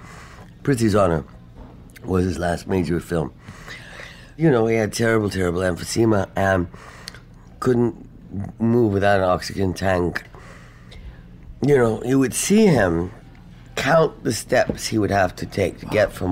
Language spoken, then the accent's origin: English; London, United Kingdom; now in New York, United States; I grew up in London